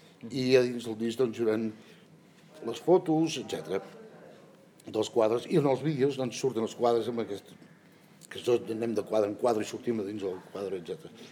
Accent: Catalonia, Spain; ens hem llevat molt d'hora perquè nosaltres som d'Osona

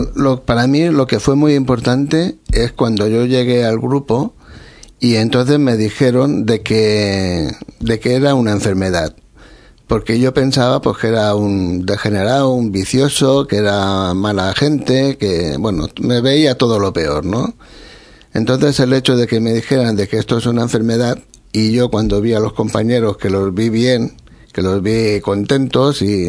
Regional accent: Badalona, Catalonia, Spain; Yo vengo de Badalona y entonces estuve por Badalona, Barcelona, yo qué sé.

